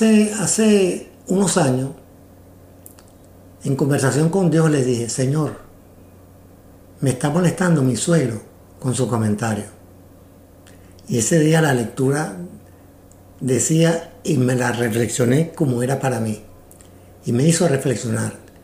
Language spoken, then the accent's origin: Spanish; Venezuela; En Venezuela, de donde yo soy, existe la costumbre de siempre pedir la bendición.